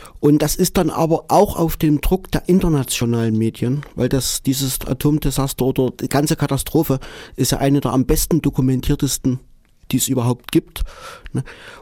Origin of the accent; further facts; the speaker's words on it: Germany; born there; gerade weil als gebürtiger Deutscher